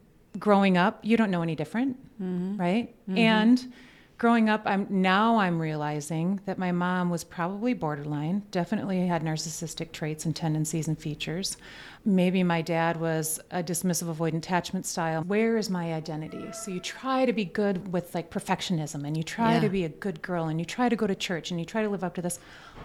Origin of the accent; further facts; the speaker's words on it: Wisconsin, United States; now in Minnesota, United States; I grew up in Wisconsin, moved to Minnesota. Here we are.